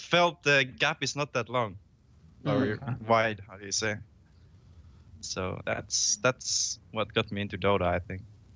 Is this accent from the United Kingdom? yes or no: no; Helsinki, Uusimaa, Finland; English is a second language; I was born in Finland, the capital city, Helsinki.